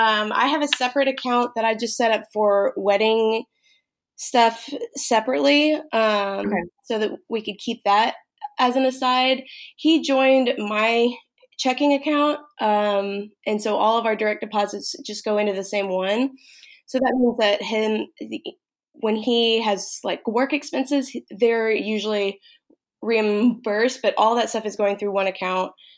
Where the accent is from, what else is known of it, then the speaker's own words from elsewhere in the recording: Dallas, Texas, United States; also born or lived in San Antonio, Texas; Yeah, I'm from Texas. I'm from the Dallas area. And moved down here after college. I went to college in San Antonio. So I've just been kind of all over Texas.